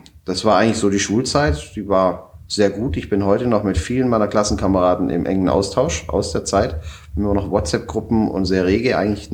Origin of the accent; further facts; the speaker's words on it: Ulm, Baden-Württemberg, Germany; Ich komme aus dem Schwabenland. Ich bin aus Ulm.